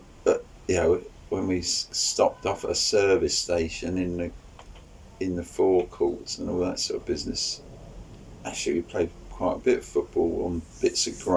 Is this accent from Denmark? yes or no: no; London, United Kingdom; Well, not Kew. I'm from Farns, which is about 2 miles down the road. I've always been in this borough. I've never really left it, really, except when going on tours.